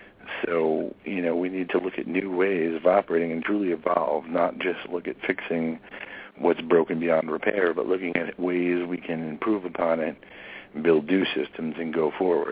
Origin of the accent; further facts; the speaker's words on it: Northeast, United States; and I come from the Northeast.